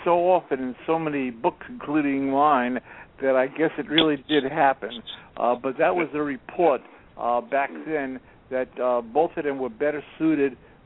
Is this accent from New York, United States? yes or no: yes; New York City, New York, United States; Yeah, and I grew up in Williamsburg, Brooklyn. It was a tough neighborhood then. Now it's all gentrified.